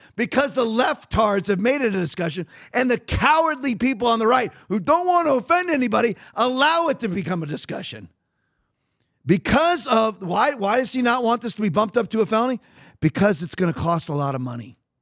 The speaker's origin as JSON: {"language": "English", "town": "Redondo Beach", "region": "California", "country": "United States", "tie": "born there", "said": "I was born in California, Redondo Beach, LA, 1968. So there's a part of me that loves California."}